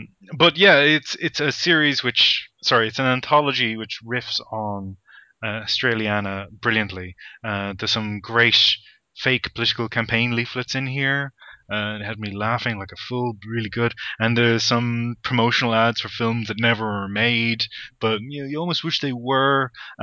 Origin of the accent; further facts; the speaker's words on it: South Africa; I'm South African. I'm from South Africa.